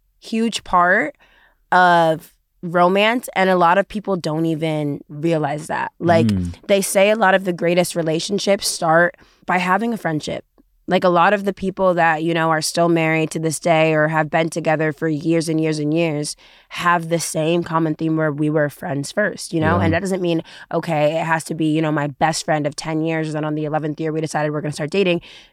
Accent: United States; when we get into other places where they definitely know I'm American also gives me the ick

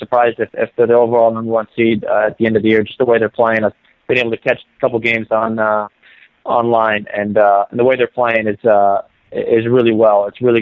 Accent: Midwest, United States; now in Columbus, United States; You know, the city's been good to me. I'm from the Midwest.

